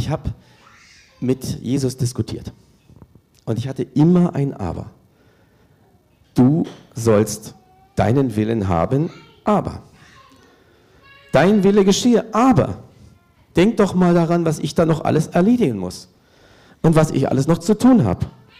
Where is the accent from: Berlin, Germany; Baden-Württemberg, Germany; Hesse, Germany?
Berlin, Germany; Viele von unseren Bekannten haben das weiter verteilt nach Amerika, in meine Heimat nach Berlin, nach Salzgitter